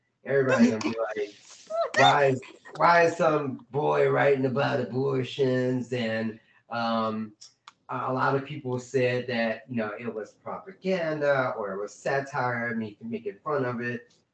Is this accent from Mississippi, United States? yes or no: no; New Orleans, Louisiana, United States; now in Houston, United States; I'm from New Orleans.